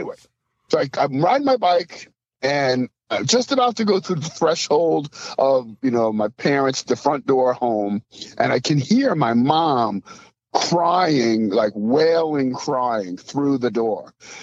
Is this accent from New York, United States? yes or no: yes; New York City, New York, United States; I grew up in New York City, so I grew up on the Italian side of town, so here I am, a black dude.